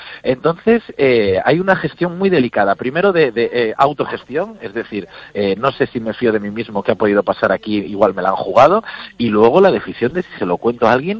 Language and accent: Spanish; Vigo, Galicia, Spain; Por lo menos yo soy de Vigo y en Vigo es una cosa que noto de manera exagerada, ¿no?